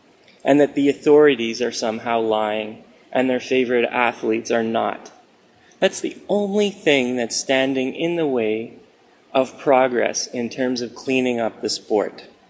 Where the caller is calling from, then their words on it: Montreal, Quebec, Canada; from Montreal, Canada.